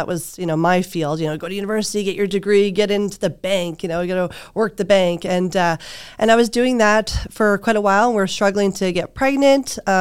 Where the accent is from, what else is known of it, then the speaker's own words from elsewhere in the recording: Canada; now in Orange County, United States; my husband's Middle Eastern, but we're originally from Canada. And we moved up here in Orange County just over 2 years ago